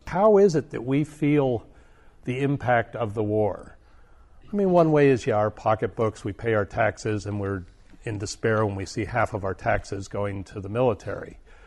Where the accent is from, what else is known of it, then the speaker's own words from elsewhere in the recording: Arcata, California, United States; I come from Arcata. Arcata has a long tradition of being a progressive city.